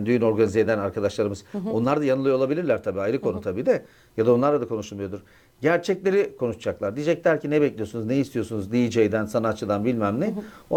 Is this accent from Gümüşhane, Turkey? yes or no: no; Kemaliye, Erzincan, Turkey; Erzincanlıyız, Kemalıyız.